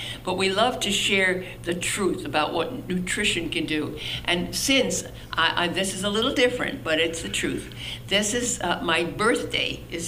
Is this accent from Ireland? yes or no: no; New York, United States; I was brought up in Long Island, okay?